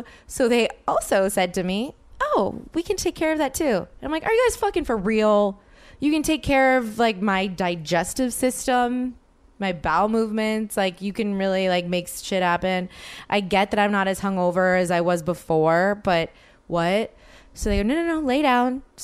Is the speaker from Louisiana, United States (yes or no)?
yes; New Orleans, Louisiana, United States; now in Los Angeles, United States; It's trippy to see my Los Angeles best friends in my hometown in New Orleans.